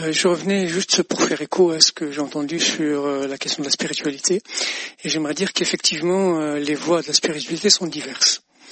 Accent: Casablanca, Casablanca-Settat, Morocco; moved away as an adult; now in France; je viens de Casablanca et au moment où je suis arrivé en France pour mon doctorat, je suis venu avec mes bagages, mes livres, mes affaires.

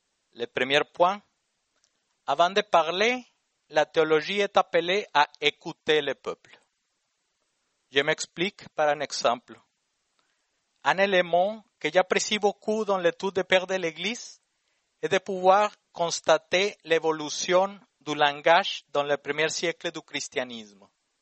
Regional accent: Mexico; Je viens du Mexique, un pays qui, parmi d'autres caractéristiques, a encore aujourd'hui plus de 60 peuples autochtones.

